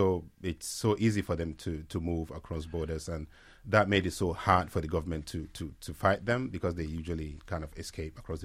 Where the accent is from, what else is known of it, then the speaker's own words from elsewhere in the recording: Gombe, Gombe State, Nigeria; I grew up in Gombe State, Gombe Town, Gombe State, this northeastern Nigeria, the same area we're talking about where Boko Haram came.